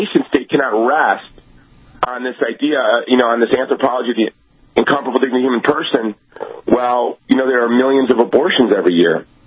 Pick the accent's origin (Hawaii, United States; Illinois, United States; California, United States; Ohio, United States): Hawaii, United States; the first black president who, you know, was raised in my home state of Hawaii